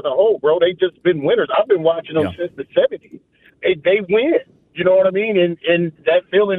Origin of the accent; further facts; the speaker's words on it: Michigan, United States; also born or lived in Denver; I'm from Michigan, but my family is between Michigan and Denver.